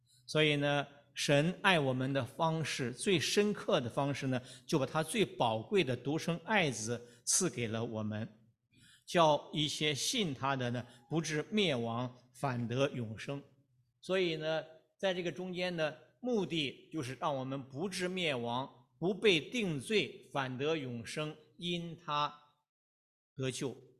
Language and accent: Chinese; Shaanxi, China; 我们陕西话呢，很有意思啊